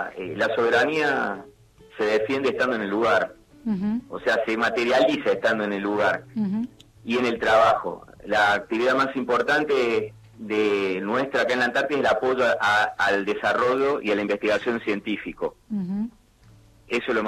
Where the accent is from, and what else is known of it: Córdoba, Argentina; born or raised there; also born or lived in Comodoro Rivadavia